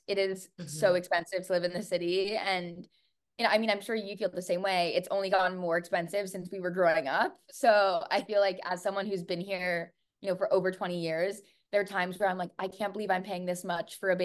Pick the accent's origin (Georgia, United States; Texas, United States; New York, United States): New York, United States; New York City; someone who grew up in New York City and, you know, grew up on the Upper East Side, went to an all-girls school